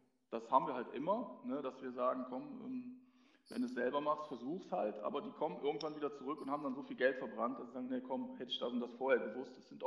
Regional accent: Eschweiler, North Rhine-Westphalia, Germany; Ich komme hier aus Eschweiler, Aachen. Also hier, ja, schon Rheinland.

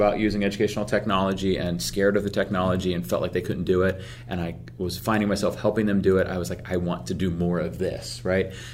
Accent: Ohio, United States; Yeah, so I'm from Ohio. I live in Kent, Ohio, and I started in education about 15 years ago.

